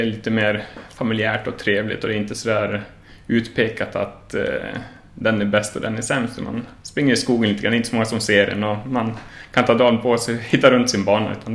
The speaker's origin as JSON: {"language": "Swedish", "town": "Sollerön", "region": "Dalarna County", "country": "Sweden", "said": "jag kommer från Sollerön. Det är bara 1,5 mil här från Mora, då, så det är nästgårds i alla fall."}